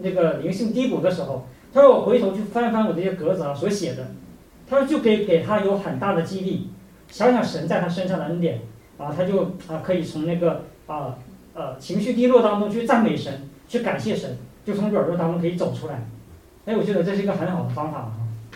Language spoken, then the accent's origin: Chinese; China; now in United States; 大家从美国从中国来到美国，你在这边来